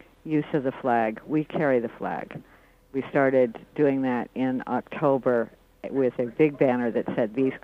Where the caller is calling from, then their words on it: New Hampshire, United States; I'm calling from New Hampshire.